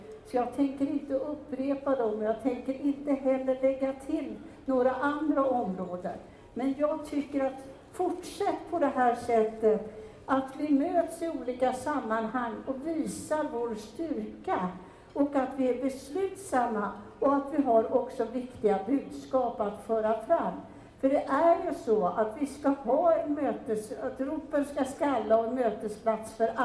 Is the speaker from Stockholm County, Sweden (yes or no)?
yes; Tyresö, Stockholm County, Sweden; jag kommer från Tyresö.